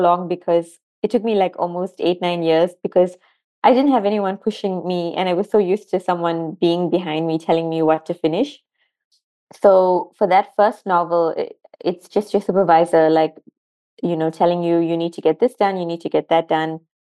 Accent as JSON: {"language": "English", "town": "Durban", "region": "KwaZulu-Natal", "country": "South Africa", "said": "I'm from Durban. It's on the east coast of South Africa"}